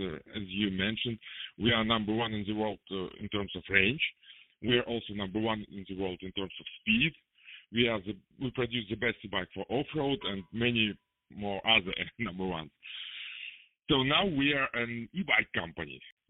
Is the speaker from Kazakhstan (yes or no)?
yes; Kazakhstan; So I'm originally from Kazakhstan.